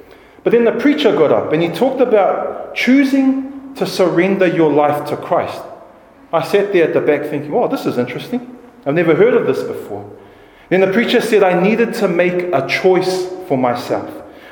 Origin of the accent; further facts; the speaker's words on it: Auckland, New Zealand; When we grew up in South Auckland, we had a picture like this on nearly every wall in our house. And I grew up very religious in a Presbyterian church in South Auckland.